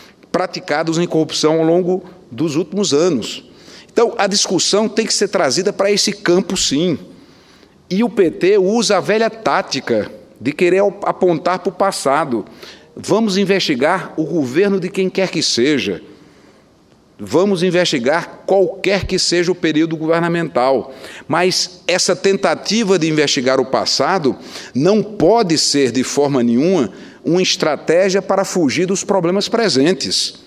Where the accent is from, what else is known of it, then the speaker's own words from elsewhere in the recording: Brazil; eu sou brasileiro.